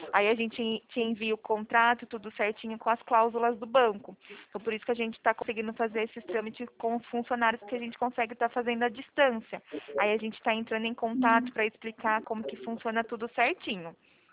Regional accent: São Paulo, Brazil; eu sou daqui do interior de São Paulo

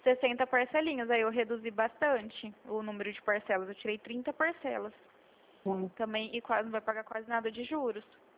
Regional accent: Presidente Prudente, São Paulo, Brazil; eu sou de Presidente Prudente

